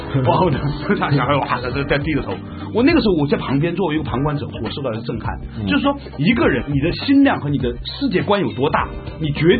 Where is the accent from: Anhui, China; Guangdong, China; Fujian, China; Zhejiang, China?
Guangdong, China; 我和董家耀呢，我们是广东来的，属于农村的哈，就郊区中国的边陲的地方来的